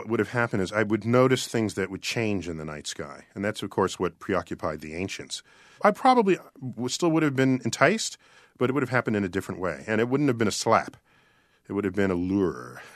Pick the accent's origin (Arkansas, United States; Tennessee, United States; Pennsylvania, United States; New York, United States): New York, United States; Bronx; born there